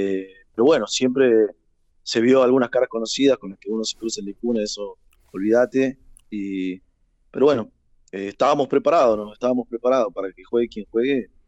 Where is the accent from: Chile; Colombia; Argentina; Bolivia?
Argentina; Tucumán; now in Neuquén, Argentina; Yo cuando yo llegué hace 2 años y medio, 3 acá a Neuquén, yo soy tucumano